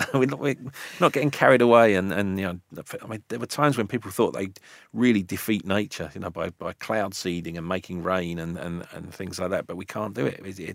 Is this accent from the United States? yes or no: no; United Kingdom; We, as British people